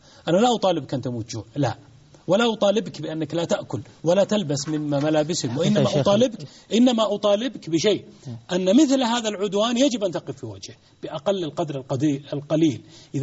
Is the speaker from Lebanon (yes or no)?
no; Palestine; بل يحاصرون الآن ثلاثة قرابة 1,500,000 نسمة في بلادنا فلسطين وكأن شيئا لم يكن